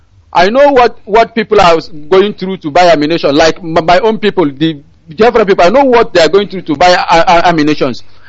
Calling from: Senegal; I'm calling from Senegal, sir.

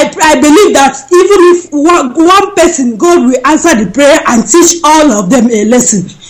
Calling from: Stuttgart, Baden-Württemberg, Germany; I'm calling from Stuttgart.

